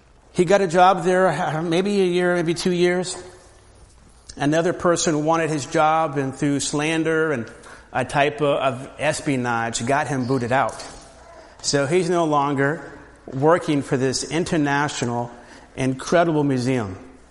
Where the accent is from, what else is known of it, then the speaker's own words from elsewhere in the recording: Orlando, Florida, United States; I have a friend that I grew up with in Orlando